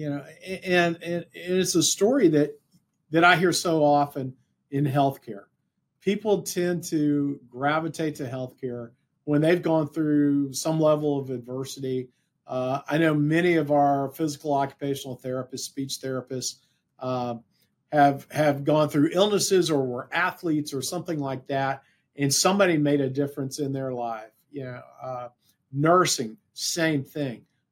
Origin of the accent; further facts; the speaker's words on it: Texas, United States; I've lived a pretty blessed life here, you know, growing up in North Texas and now in Central Texas.